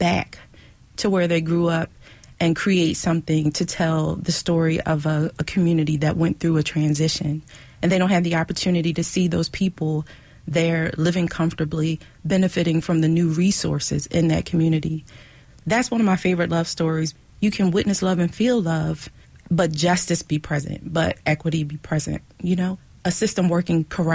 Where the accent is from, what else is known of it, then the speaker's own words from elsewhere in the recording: Philadelphia, Pennsylvania, United States; I grew up in North Philadelphia at 16th and Master in a place called Beckett Gardens. It's like low income housing